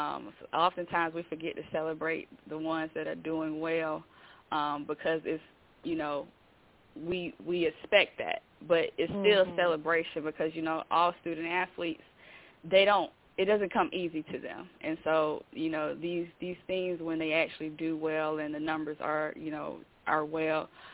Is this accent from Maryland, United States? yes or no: no; Jacksonville, Florida, United States; Jacksonville, Florida.